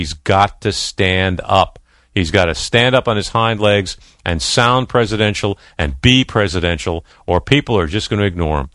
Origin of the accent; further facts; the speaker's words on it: Bronx, New York, United States; I grew up in the North Bronx, pal, so probably not too far from where you are.